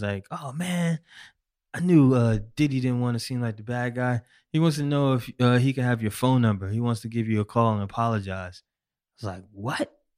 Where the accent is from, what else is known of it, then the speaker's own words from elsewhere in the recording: Syracuse, New York, United States; The growing up in Syracuse, New York, it was all about New York, New York, New York, New York.